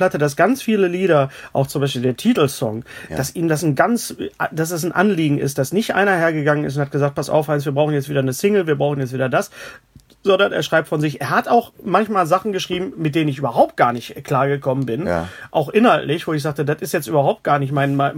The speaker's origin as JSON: {"language": "German", "region": "West Germany", "country": "Germany", "said": "weil ich bin ja ein Wessi."}